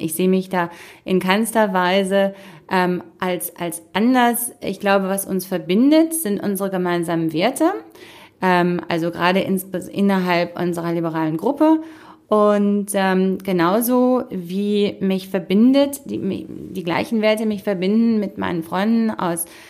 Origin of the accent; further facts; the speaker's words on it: Cologne, North Rhine-Westphalia, Germany; ich als Kölnerin